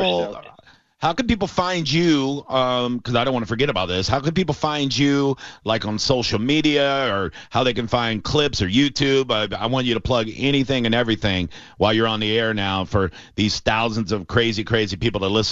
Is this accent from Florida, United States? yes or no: yes; Tampa, Florida, United States; Yes, I'm a born and raised Tampanian.